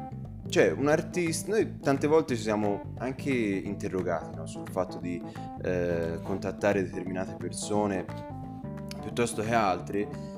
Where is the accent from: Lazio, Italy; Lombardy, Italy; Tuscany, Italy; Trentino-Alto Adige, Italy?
Tuscany, Italy; perché siamo toscani, no?